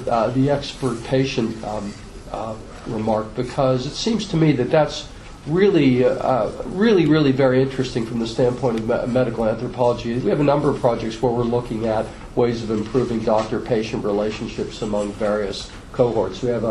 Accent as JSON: {"language": "English", "region": "Vermont", "country": "United States", "said": "I'm North American, obviously, rural Vermont, two doctors in one practice"}